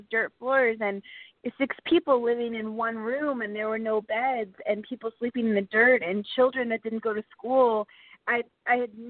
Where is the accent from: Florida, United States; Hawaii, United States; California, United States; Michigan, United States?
Florida, United States; I always knew that I wanted to be an immigration attorney because I grew up in Florida